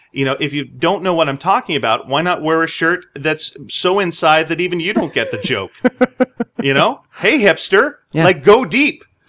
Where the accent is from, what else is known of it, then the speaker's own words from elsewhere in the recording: Canada; Well, they're asking me for this tax number that as a Canadian I do not have.